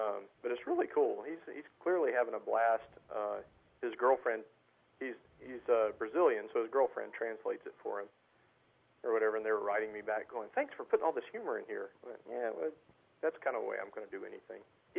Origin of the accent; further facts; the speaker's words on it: North Carolina, United States; As growing up in North Carolina, I was just in this weird luck.